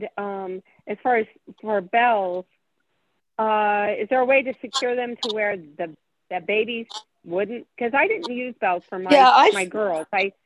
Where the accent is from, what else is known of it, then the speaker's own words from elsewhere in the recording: California, United States; I'm from California.